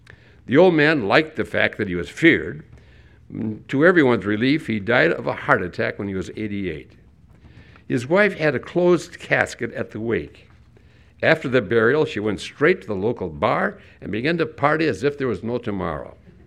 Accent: Hinckley, United States; When I grew up in Hinckley, we sang a lot of gospel songs.

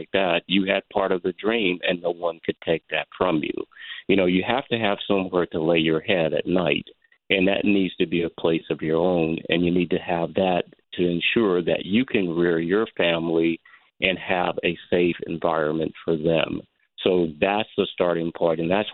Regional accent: Myrtle Beach, South Carolina, United States; Yeah, you know, my roots are from South Carolina. I'm from Myrtle Beach.

